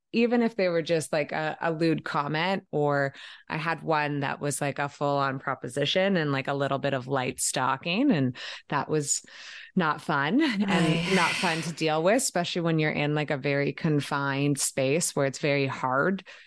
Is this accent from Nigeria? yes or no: no; Canada; And being a Canadian workin